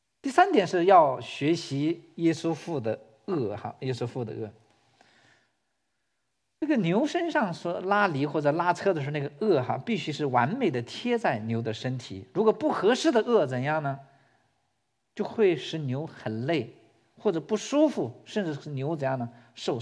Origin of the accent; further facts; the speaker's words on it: Northeast China, China; born there; 因为我出生在东北，中国的东北哈